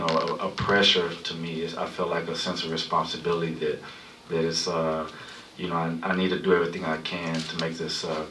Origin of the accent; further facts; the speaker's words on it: Tyler, Texas, United States; also born or lived in Dallas; You know, it feels like I have a sense of responsibility for the city of Dallas and the city of Tyler, which is nearby, my true hometown where I was born